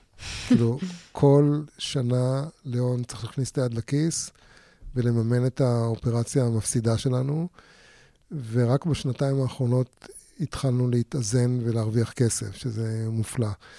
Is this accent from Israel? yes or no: no; Russia; now in Australia; אני הגעתי לאוסטרליה מרוסיה